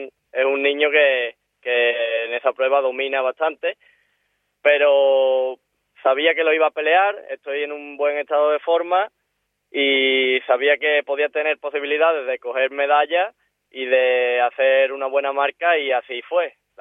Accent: Écija, Andalusia, Spain; porque soy de Écija.

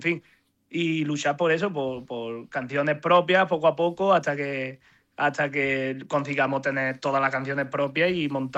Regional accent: Andalusia, Spain; somos de cerca de Alameda e incluso ensayamos en Alameda y solemos estar mucho en el pueblo.

